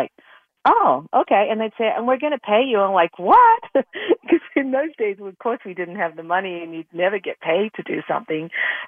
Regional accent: Australia; and the fact that I came from Australia.

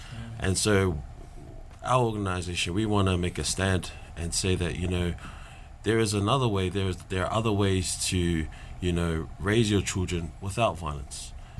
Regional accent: New Zealand; yeah, it is harder than the raising it growing up in New Zealand and kind of fending for your family first

